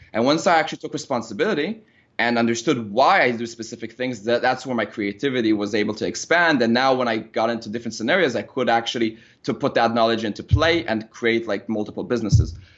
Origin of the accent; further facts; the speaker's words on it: Israel; English is a second language; now in Austin, United States; I'm from Israel, and we moved to Austin, Texas to actually only focus on that, which was like a big burning the boats type of scenario.